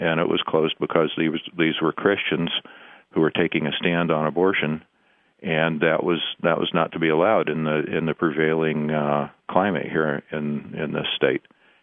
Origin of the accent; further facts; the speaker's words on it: Missouri, United States; I grew up in Missouri, but we've been in California. My wife and I, have been in California since 1980